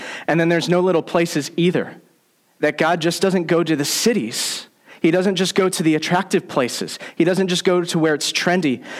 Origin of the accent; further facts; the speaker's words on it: Michigan, United States; That's calling us back to my home state of Michigan, calling us back to our home region in the Traverse area